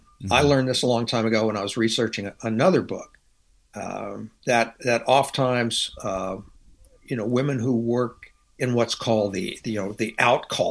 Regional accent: Louisiana, United States; I'm from Louisiana.

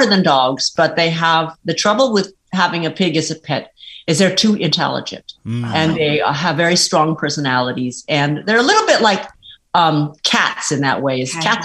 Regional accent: San Diego, California, United States; I grew up in San Diego.

